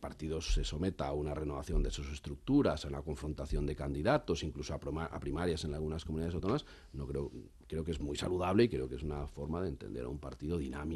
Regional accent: Guadalajara, Castilla-La Mancha, Spain; Yo he vivido muchos congresos provinciales en mi tierra, en Guadalajara, de luego regionales en Castilla-La Mancha

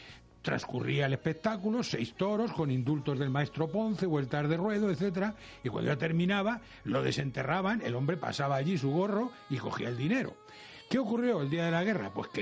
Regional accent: Castilla-La Mancha, Spain; en la zona esta de donde yo soy, que son las cercanías de Toledo

